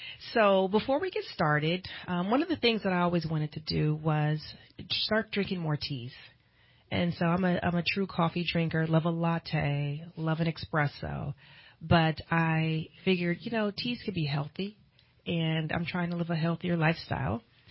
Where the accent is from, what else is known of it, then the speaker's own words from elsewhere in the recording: California, United States; And so when I grew up in the Bay Area, she would take us up to UC Berkeley